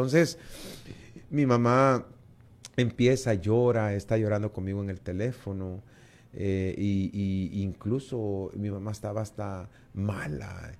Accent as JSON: {"language": "Spanish", "region": "Chiquimula", "country": "Guatemala", "said": "Ah, yo soy de Chiquimula."}